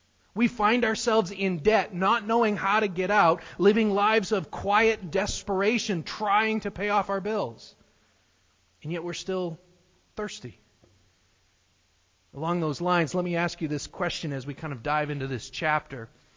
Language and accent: English; New Hampshire, United States; moved away as an adult; now in Ohio, United States; when we moved to Ohio from New Hampshire in 2001 originally, because no one in our immediate family had ever done that before. Nobody had left New Hampshire.